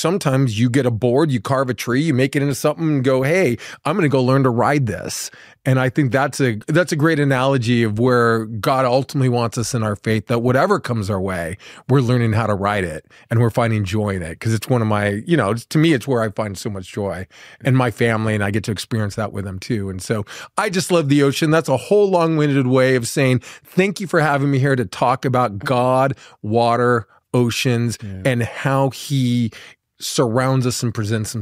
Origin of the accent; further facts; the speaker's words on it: Malibu, California, United States; And I grew up surfing. I'm from Malibu.